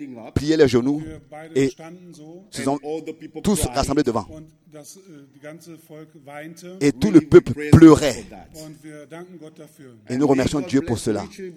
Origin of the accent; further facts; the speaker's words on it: South Africa; Et je viens de l'Afrique du Sud